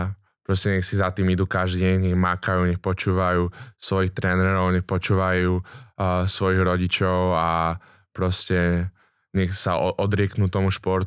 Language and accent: Slovak; Bratislava, Bratislava Region, Slovakia; tým pádom, že som vyrastal v Bratislave